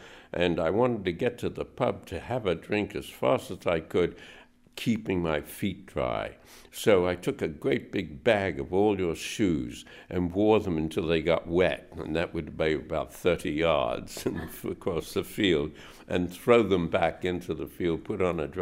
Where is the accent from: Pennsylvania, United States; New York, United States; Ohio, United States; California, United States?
New York, United States; now in Ireland; I'm a New Yorker. That's very rare customer. I grew up in New York, and I remember after the war, they had the GI Bill of Rights